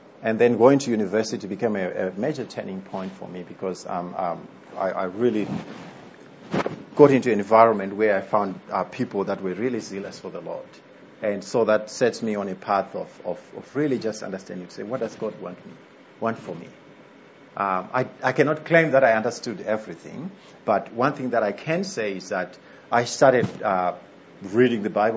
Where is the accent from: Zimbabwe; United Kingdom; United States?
Zimbabwe; As I was growing up in Zimbabwe in the 80s and early 90s